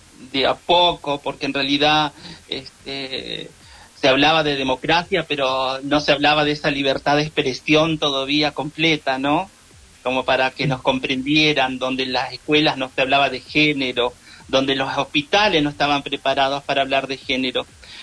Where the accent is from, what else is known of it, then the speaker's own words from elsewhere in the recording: Argentina; Y no somos tantas de la República Argentina que tendría que pasar esto, que ellos tendrían que decirnos un sí.